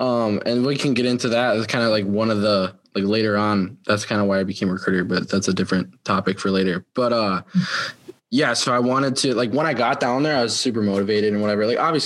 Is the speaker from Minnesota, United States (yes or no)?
yes; Minnesota, United States; But yeah, no, I grew up in Minnesota. I've never lived anywhere else.